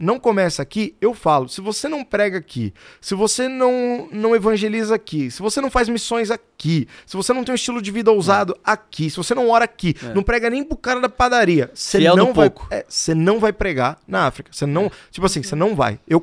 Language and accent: Portuguese; São Paulo, Brazil; Por exemplo, cara, eu sou aqui de São Paulo.